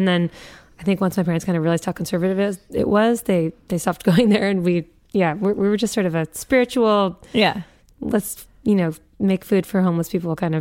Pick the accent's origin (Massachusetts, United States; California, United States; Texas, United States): Massachusetts, United States; Newton; we grew up in Newton, which is sort of not as much what you would associate when you think of like the movies with the Wahlbergs